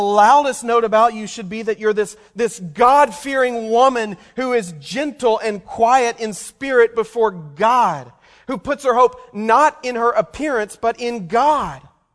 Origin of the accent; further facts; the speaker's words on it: Louisiana, United States; also born or lived in Texas; In fact, I grew up in the South, Louisiana and Texas, and they had a saying in the South.